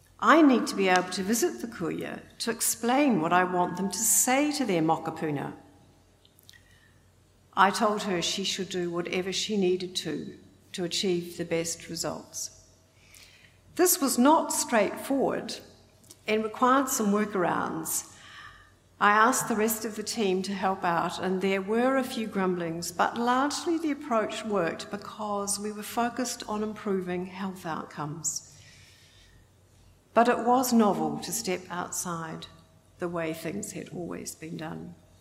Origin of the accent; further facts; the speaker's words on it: Whanganui, Manawatū-Whanganui, New Zealand; I knew nothing of its history, even though I grew up in Whanganui.